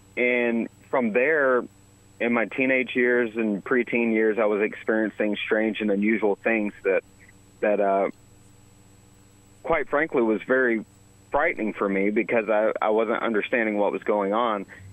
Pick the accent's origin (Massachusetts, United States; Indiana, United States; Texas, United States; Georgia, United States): Georgia, United States; So, I was born and mostly raised here in Georgia.